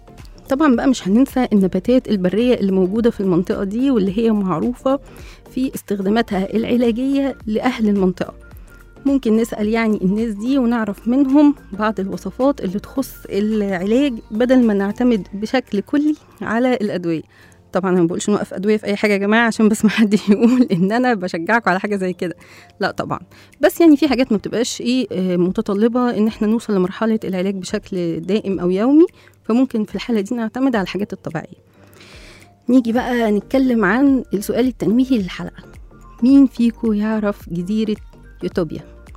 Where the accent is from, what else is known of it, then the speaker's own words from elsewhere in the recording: Egypt; ويمكن أكتر حتة إحنا كمصريين بنروحها في محافظة البحر الأحمر نستمتع بيها